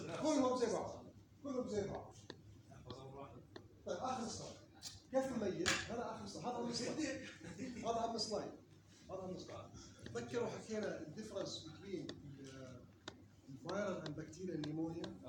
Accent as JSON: {"language": "Arabic", "country": "Jordan", "said": "ما في عندنا في الأردن"}